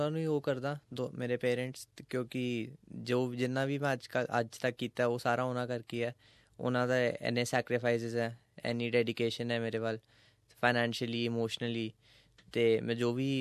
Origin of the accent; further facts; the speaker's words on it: Patiala, Punjab, India; ਮੈਂ ਸਟਾਰਟ ਕੀਤੀ ਸੀ ਜਦੋਂ ਮੈਂ 4 ਸਾਲ ਦਾ ਸੀਗਾ, ਆਪਣੇ ਪਾਪਾ ਨਾਲ ਅਸੀਂ ਪਟਿਆਲਾ ਤੋਂ CGA ਇੱਕ ਹੈਗੀ ਚੰਡੀਗੜ੍ਹ 'ਚ ਰੇਂਜ, ਅਤੇ ਉੱਥੇ ਅਸੀਂ ਜਾਈਦਾ ਸੀ